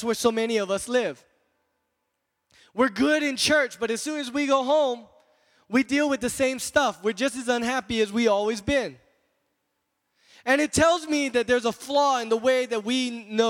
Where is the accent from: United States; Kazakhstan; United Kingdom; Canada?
United States; Kahului, Hawaii; I was born and raised here on Maui, Kaului School, Maui Waena Intermediate, Maui High School. I am card-carrying Valley Isle, Hanabata kid.